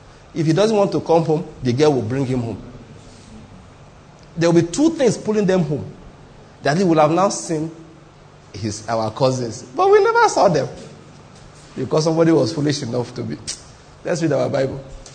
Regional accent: Ondo, Nigeria; I'm from Ondo State. My brother used to stay with me in Enugu.

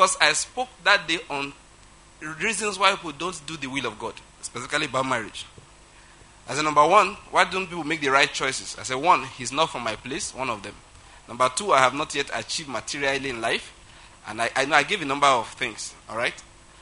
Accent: Ondo, Nigeria; I'm from Ondo State, naturally speaking.

